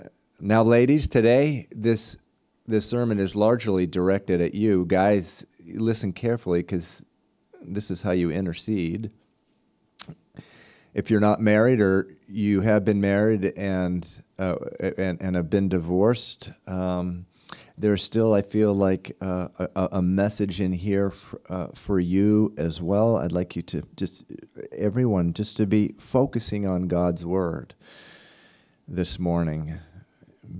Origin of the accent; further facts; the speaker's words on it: New England, United States; growing up in New England, which used to be, there was a time where it was a hotbed for American evangelical Christianity.